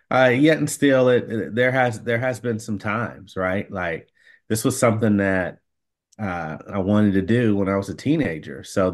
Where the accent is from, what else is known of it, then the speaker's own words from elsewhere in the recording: Paducah, Kentucky, United States; There was a writer from the New York Times from my hometown of Paducah, Kentucky, named Thomas George, came back and he spoke to our high school.